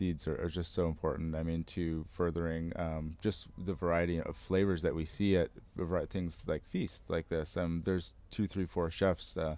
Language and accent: English; United States; Yeah, you know, I'm American. Like, I'm an American gay.